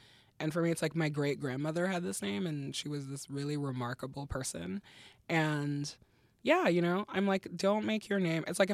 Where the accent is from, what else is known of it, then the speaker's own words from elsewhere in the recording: Lagos, Nigeria; also born or lived in Belgium / France; So I grew up in Nigeria and in Belgium, with like a couple of stints in France in there. In Nigeria, we lived in the capital called Lagos, and then the capital moved to this town called Abuja. So I lived there for a year.